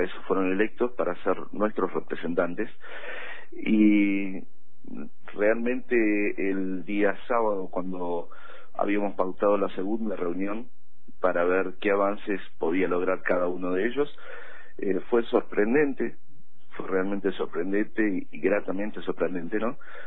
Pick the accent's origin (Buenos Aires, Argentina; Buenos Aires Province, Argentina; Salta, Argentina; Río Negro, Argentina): Río Negro, Argentina; Villa Regina; yo soy de Villa Regina